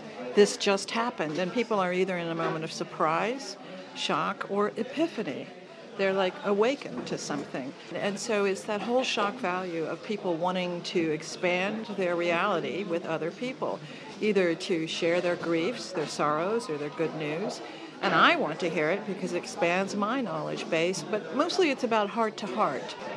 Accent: Hollywood, California, United States; Well, I come from Hollywood. I actually live underneath the Hollywood sign, under the third O.

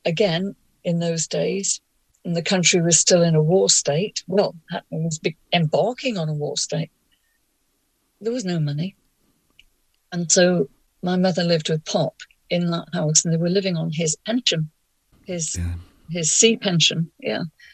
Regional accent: Liverpool, North West England, United Kingdom; and I was born in Sefton General. My sister was born in Sefton General, and my first home was the same as John's, Newcastle Road.

